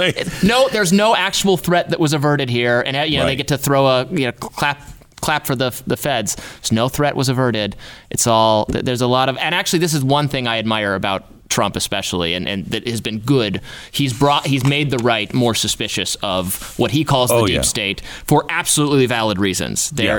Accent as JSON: {"language": "English", "region": "Michigan", "country": "United States", "said": "I'm from Michigan originally."}